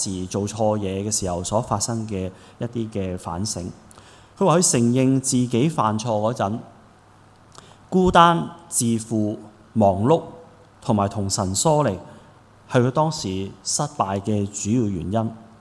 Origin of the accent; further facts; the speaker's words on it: China; 喺我哋中国人里面有一句说话，大家都好熟悉嘅